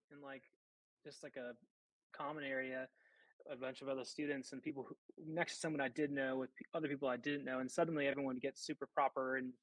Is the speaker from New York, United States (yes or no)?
yes; New York, United States; also born or lived in South Carolina; I grew up in New York, upstate New York, went to high school in South Carolina.